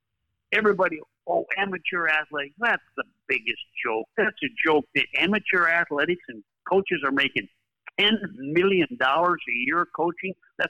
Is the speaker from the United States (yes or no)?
yes; North Dakota, United States; When I was growing up in North Dakota, you never saw any stars, you know, suck up there. Hardly anybody's ever been to North Dakota.